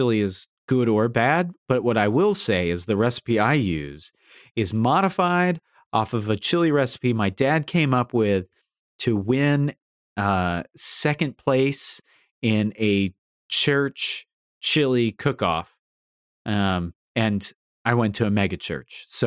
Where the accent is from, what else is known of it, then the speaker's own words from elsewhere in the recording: Louisville, Kentucky, United States; And I grew up in Louisville. Skyline was around.